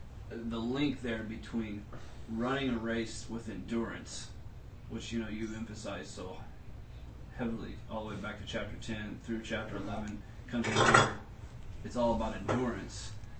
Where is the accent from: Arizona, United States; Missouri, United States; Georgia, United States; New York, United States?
Missouri, United States; we're way out on the golf course back in my hometown. One time we're back in Missouri, and the golf cart breaks down.